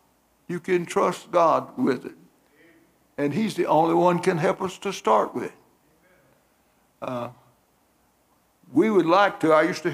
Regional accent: Florida, United States; also born or lived in Georgia; We moved to Florida when I was in the third grade and lakes everywhere.

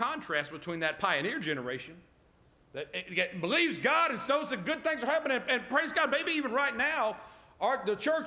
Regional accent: Georgia, United States; I might spit because I am from Georgia.

